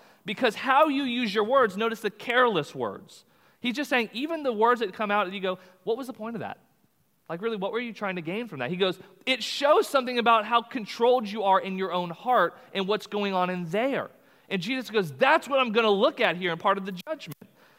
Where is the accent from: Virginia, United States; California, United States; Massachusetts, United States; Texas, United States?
Texas, United States; We're from Texas, and so horses, right? They abound.